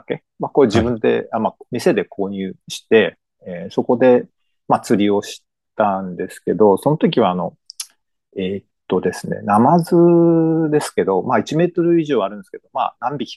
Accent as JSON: {"language": "Japanese", "region": "Miyazaki", "country": "Japan", "said": "私は宮崎県の出身で、宮崎の、特産っていうんですかね、名物っていうか、地鶏の炭火焼きっていうのが結構有名でして、"}